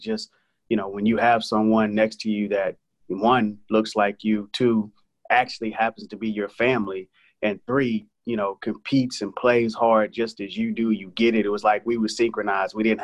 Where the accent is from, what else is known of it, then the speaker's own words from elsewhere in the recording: Texas, United States; because coming from a background where growing up in Texas, seeing a lot of people that look like you and I, and coming to a place in California